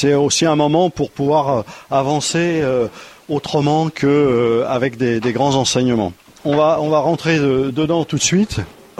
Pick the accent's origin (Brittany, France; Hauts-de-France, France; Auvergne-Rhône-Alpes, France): Auvergne-Rhône-Alpes, France; Saint-Étienne; Nous venons de Saint-Étienne.